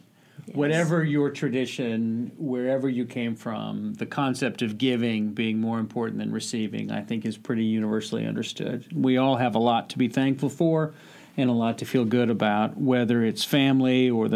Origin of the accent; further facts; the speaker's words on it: Florida, United States; I grew up in Florida, so the idea of a white Christmas was really a mirage.